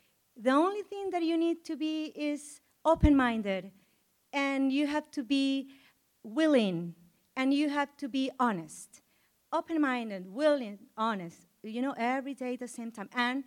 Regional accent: Nicaragua; English is a second language; I'm from Nicaragua, Central America.

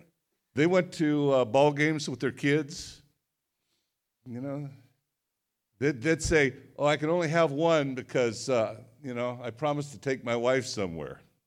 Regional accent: Redmond, Oregon, United States; I hail from Redmond, Oregon.

